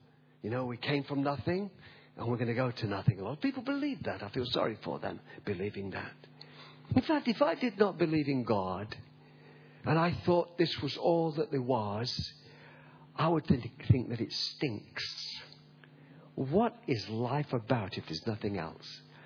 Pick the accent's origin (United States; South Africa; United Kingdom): United Kingdom; England; now in Australia; I come from England, as you know, but I love Australia, and we've made this our adopted home. We love it. We're Aussies. You could tell by the accent. I'm an Aussie.